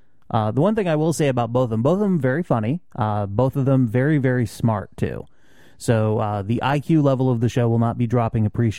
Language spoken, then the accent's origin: English; New England, United States; I mean, we're both from New England.